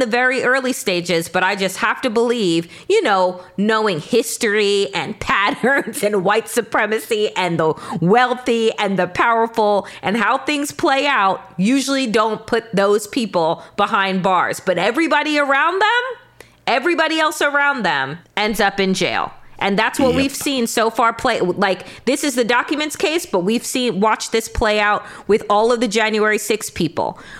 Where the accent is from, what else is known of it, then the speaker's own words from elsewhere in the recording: Long Island, New York, United States; Right, and I'm royalty from Long Island, so there's that.